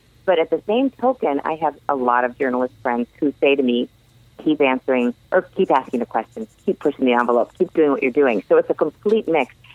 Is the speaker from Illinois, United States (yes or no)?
yes; Chicago, Illinois, United States; And I said, oh my gosh … I'm from Chicago.